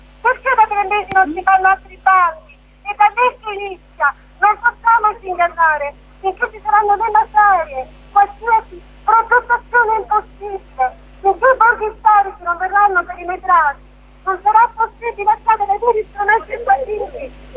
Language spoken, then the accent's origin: Italian; Arquata del Tronto, Marche, Italy; io sono originaria d'Arcuata